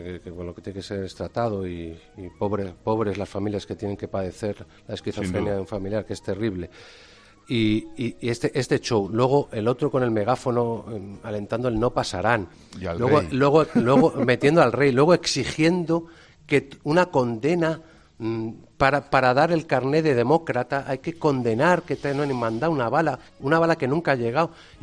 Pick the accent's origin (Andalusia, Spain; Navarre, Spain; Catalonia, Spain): Andalusia, Spain; Cádiz; Mi padre como yo gaditano, mi madre gironí, de Gerona.